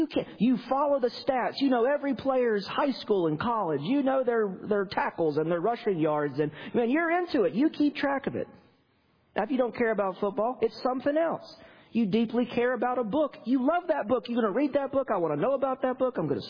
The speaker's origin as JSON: {"language": "English", "region": "North Carolina", "country": "United States", "said": "I'm from North Carolina."}